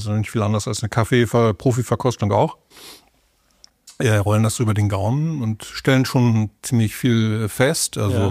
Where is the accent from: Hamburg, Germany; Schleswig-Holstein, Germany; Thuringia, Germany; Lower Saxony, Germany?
Hamburg, Germany; Miguel und ich, wir kommen hier aus Hamburg